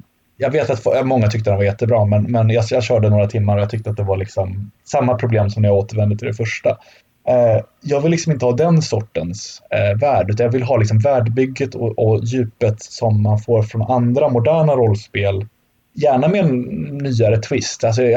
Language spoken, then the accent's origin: Swedish; Sweden; Mitt liv har varit magasinerat hemma i Sverige de senaste 4 åren.